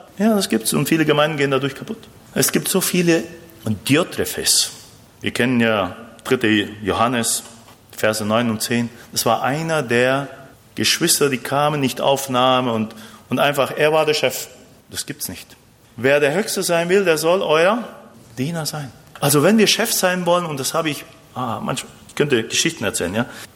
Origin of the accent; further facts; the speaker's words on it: Argentina; German is a second language; Also bei uns in Argentinien gibt es immer oft Streik und dann streiken die Busse, dann streiken die Züge und es gibt immer jemand, der streikt.